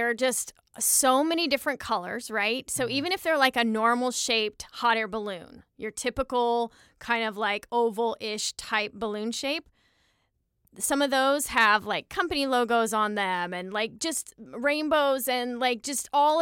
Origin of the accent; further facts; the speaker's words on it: Albuquerque, New Mexico, United States; also born or lived in The Woodlands, Texas; Yeah, because of how my family moved, I grew up both in the Woodlands, Texas, which is north of Houston, and in Albuquerque, New Mexico.